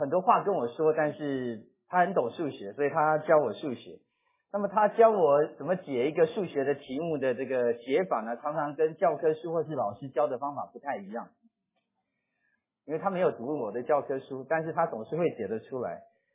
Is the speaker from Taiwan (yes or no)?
yes; Taiwan; 很多人都知道我是来自台湾，那么我的父亲是台湾的客家人，我的母亲呢是台湾的闽南人。